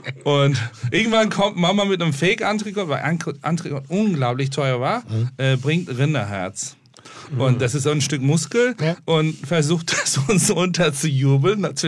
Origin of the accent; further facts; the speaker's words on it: Aegean coast, Turkey; German is a second language; Also ich bin sehr in Verbindung mit dem Meer aufgewachsen. Auch mein Vater hatte Schiffe und. Ich habe sehr viel Zeit in der Ägäischen Küste verbracht. Mit meinem Großeltern, meine Eltern in Istanbul gearbeitet haben.